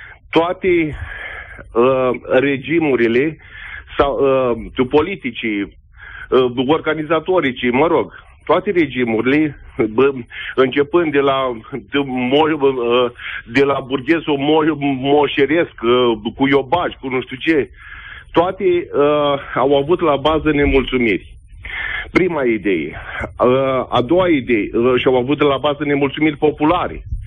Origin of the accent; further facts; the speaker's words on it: Moinești, Bacău County, Romania; Sunt din Moinești.